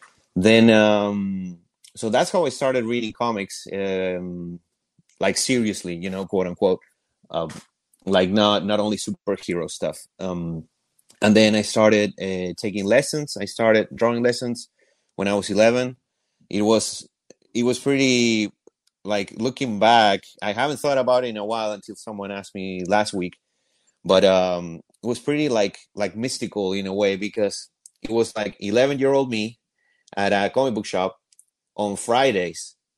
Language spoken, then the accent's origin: English; Argentina; moved away as an adult; now in United States; For those who don't know, I'm from Argentina and I came to the States in 2015.